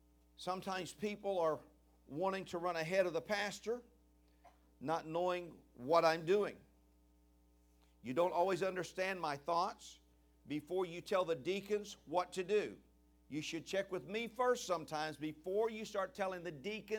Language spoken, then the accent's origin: English; Richmond, Virginia, United States; I came from Richmond. You can't ask my father now. He's passed away. But you could go back to Richmond, Virginia, where I came from.